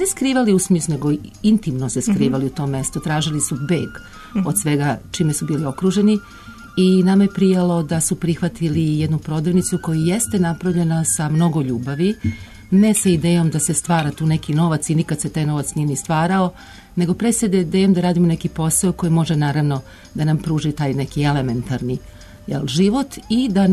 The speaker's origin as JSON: {"language": "Serbian", "region": "Belgrade", "country": "Serbia", "said": "kao Beograđanka"}